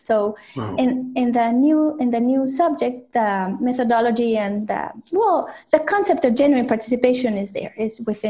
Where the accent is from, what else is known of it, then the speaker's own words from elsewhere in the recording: Saltillo, Coahuila, Mexico; I grew up in Saltillo, but it's a city near Monterrey.